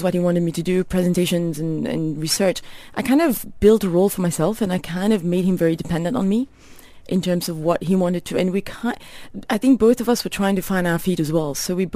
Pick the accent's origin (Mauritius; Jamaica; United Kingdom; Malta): Mauritius; I was born and brought up in Mauritius and did my high school. And I come from a family, quite a conservative family